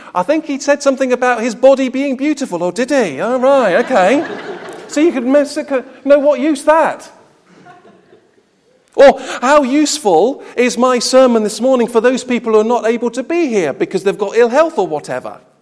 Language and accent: English; United Kingdom; we're British for a start, so we don't do that sort of thing.